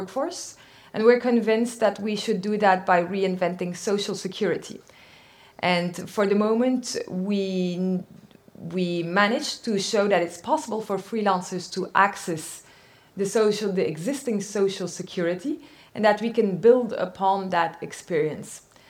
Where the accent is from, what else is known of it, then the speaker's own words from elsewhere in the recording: Belgium; and we're from Belgium.